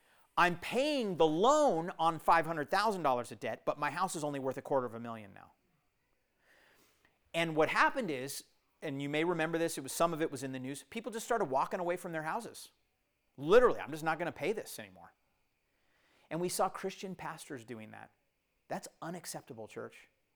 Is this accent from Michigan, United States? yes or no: no; California, United States; because we're from the Silicon Valley, you know, we're from the San Francisco Bay Area, housing there is insane. I mean, it is crazy pricing. And we grew up with it